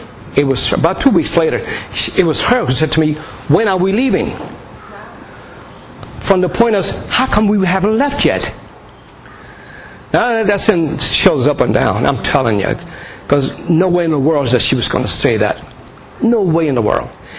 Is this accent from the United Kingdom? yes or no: no; New Jersey, United States